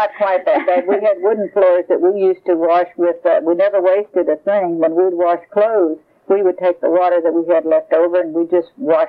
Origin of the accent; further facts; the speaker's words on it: Texas, United States; born there; I was born on November the 25th in 1924 in Lavaca County.